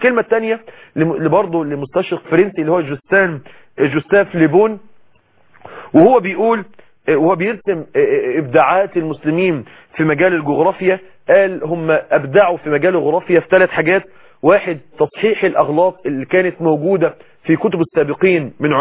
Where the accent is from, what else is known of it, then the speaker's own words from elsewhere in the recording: Egypt; وما تنسوش حضارة الدم اللي اتكلم عنها للأسف اعلاميين عندنا في مصر.